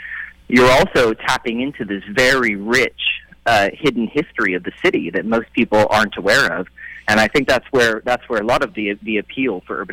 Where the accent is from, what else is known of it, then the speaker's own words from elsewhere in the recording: Riverside, California, United States; I grew up in Riverside, California, and we lived next to some orange groves.